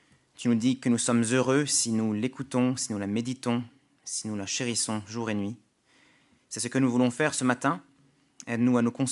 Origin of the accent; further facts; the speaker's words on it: France; je dois dire qu'en tant que Français qui n'a plus de roi, j'ai trouvé ça touchant